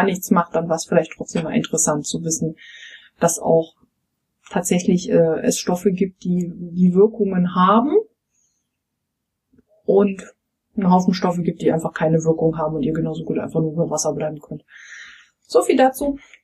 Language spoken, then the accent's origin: German; East Germany, Germany; ich bin ja im Osten aufgewachsen.